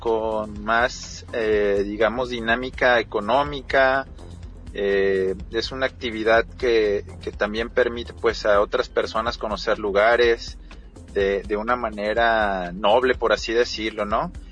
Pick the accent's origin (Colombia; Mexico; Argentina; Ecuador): Mexico; Tuxpan, Jalisco; Yo, en lo personal, soy un guía local. Soy de Tuxpan, Jalisco.